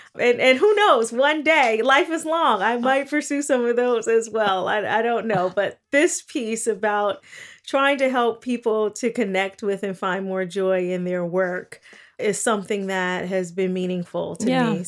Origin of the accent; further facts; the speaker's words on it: Gary, Indiana, United States; I grew up in Gary, Indiana in the 1980s, and the steel industry was in steep decline at the time.